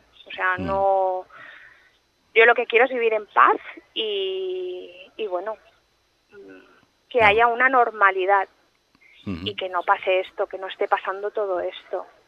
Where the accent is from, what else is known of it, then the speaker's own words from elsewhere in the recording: Spain; porque somos españoles, formamos parte de España